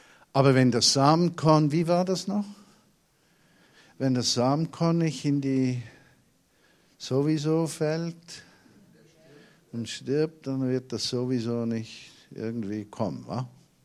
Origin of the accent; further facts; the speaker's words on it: Switzerland; now in Berlin, Germany; Ich bin ja auch keiner. Ich bin ein Schweizer Emigrant. Aus der Enge des Ländchens geflohen in die Weite der einzigen deutschen Weltstadt.